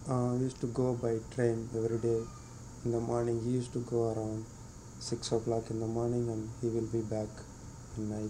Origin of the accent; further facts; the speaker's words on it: Tamil Nadu, India; now in United States; I lived in a small village in Tamil Nadu, southern India.